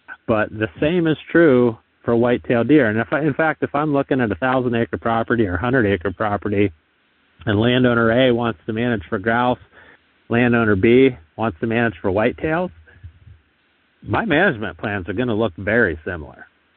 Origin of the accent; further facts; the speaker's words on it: Pennsylvania, United States; and then made it back to my home state of Pennsylvania, where I worked for almost 15 years with our state wildlife agency